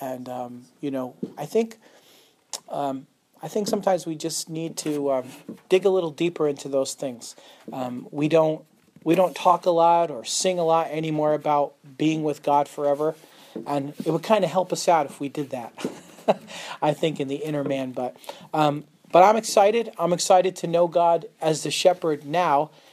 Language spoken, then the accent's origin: English; Connecticut, United States; accent: Connecticut; In Connecticut, herding and hurting are the same thing, so. My Connecticut accent.